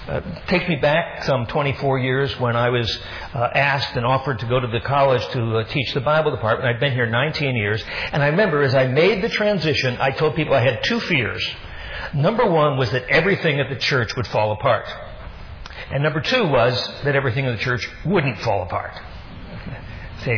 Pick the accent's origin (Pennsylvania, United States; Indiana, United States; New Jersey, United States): Pennsylvania, United States; Beaver Falls; even get far enough outside of western Pennsylvania and you say, I'm from Beaver Falls, they go, where is that?